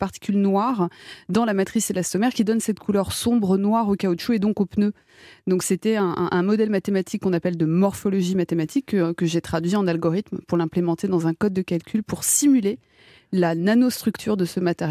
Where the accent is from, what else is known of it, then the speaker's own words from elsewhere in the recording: Brittany, France; J'espère bien, je suis bretonne, donc j'espère, oui.